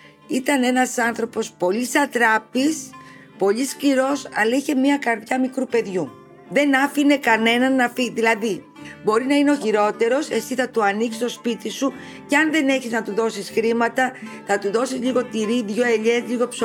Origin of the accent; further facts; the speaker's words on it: Ancient Epidaurus, Peloponnese, Greece; είμαι από την Αρχαία Επίδαυρο